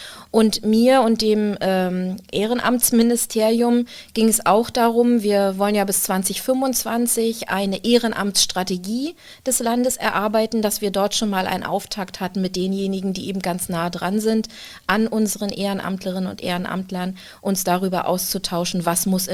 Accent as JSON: {"language": "German", "town": "Rostock", "region": "Mecklenburg-Vorpommern", "country": "Germany", "tie": "born there", "said": "ich bin ja in Rostock geboren und in Rostock ist die Zahl sieben eine ganz besondere."}